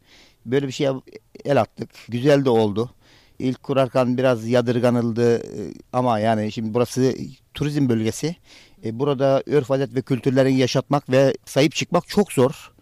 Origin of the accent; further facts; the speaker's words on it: Kemer, Antalya, Turkey; Ben Kemerliyim. Aslım neslim Kemerli. Biz yörüküz. Sarı keçili yörüklerdeniz. Eşim de Karakoyunlu yörüklerinden. Yani hepimiz yörüküz. Kendim de yörükçülüğü bizzat askere gidinceye kadar yaşayan bir insanım.